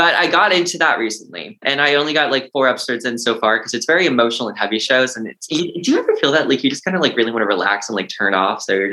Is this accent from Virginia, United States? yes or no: yes; Culpeper, Virginia, United States; I think you probably related to that a lot growing up in Culpeper, where I did too, because it's just like, it's not the norm.